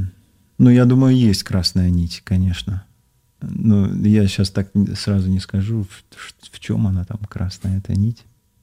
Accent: Barnaul, Altai Krai, Russia; Мы сами из Сибири, из города Барнаула.

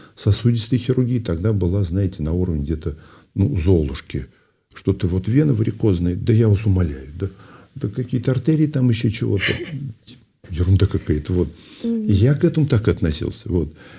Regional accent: Ulyanovsk, Ulyanovsk Oblast, Russia; born there; Я родился в Ульяновске. Вот. Родился в Ульяновске.

